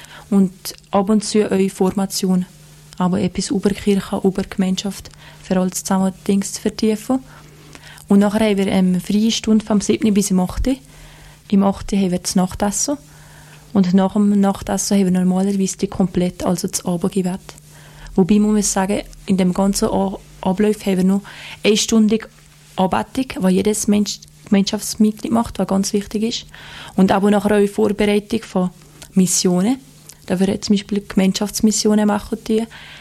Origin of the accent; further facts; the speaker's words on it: Valais, Switzerland; ich bin jetzt 23-jährig und wie ihr gesagt, ich komme aus Falaldo. Und ich bin aufgewachsen, aber wie meist im Oberwallis in einer katholischen Kirche